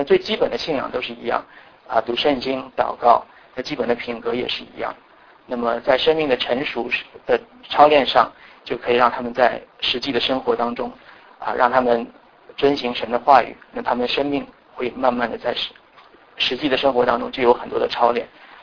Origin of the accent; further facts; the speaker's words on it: China; 我自己是从国内来的，所以这个挣扎当时是非常的强烈